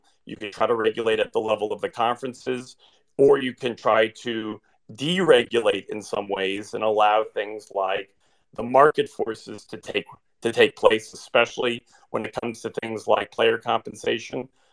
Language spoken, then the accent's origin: English; New Mexico, United States; moved away; Though I don't live there anymore and I didn't attend the school, I am from New Mexico, so I picked the University of New Mexico